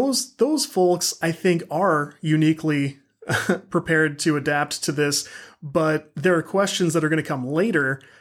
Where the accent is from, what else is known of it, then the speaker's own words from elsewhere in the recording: St. Louis, Missouri, United States; So as we discussed, I'm from the St. Louis area.